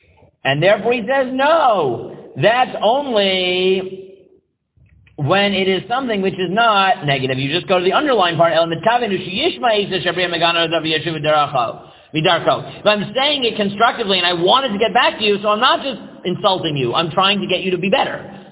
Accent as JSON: {"language": "English", "town": "Staten Island", "region": "New York", "country": "United States", "tie": "born or raised there", "said": "I grew up in Staten Island. You know, the mob is reality."}